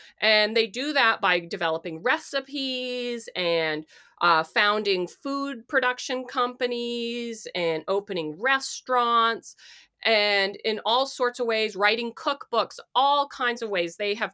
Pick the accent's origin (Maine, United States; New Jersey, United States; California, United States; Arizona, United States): Maine, United States; I grew up in Maine and nobody in any history class ever said, "Oh, and by the way, Ellen G. White."